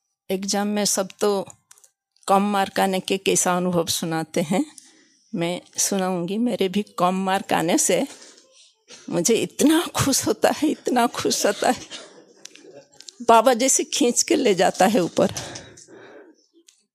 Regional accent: Bangalore, Karnataka, India; मैं बेंगलोर से हूँ, डॉक्टर रामिया दीदी का स्टूडेंट।

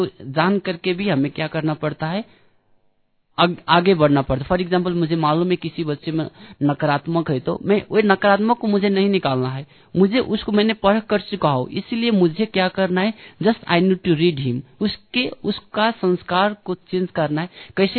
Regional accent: Kathmandu, Bagmati, Nepal; Hindi is a second language; मैं काठमांडू से हूँ, इसे भी मेरा हिंदी तो उतना स्पष्ट नहीं

